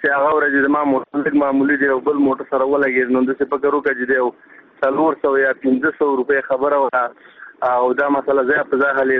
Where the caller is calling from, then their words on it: Kabul, Afghanistan; سلام علیکم زه د کابل اوسیدونکو یو ټیکسي ډرایور